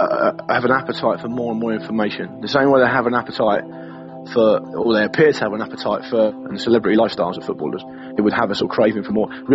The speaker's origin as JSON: {"language": "English", "town": "Portsmouth", "region": "South East England", "country": "United Kingdom", "lives_now": "London, United Kingdom", "said": "I'm from Portsmouth on the south coast of the UK, and I live in London."}